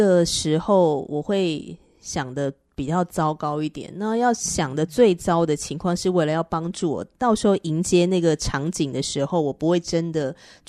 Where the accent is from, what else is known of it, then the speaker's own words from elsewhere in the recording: northern Taiwan, Taiwan; 才怪呢，那我是彻头彻尾的北部人啊